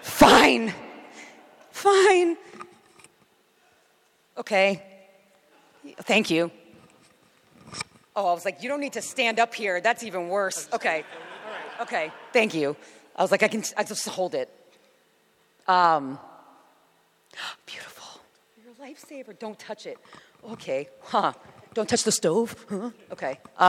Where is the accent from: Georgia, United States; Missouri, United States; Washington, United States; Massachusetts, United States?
Massachusetts, United States; Boston; Home is Boston. I'm from Boston, okay? And my whole family was up there, except for my immediate.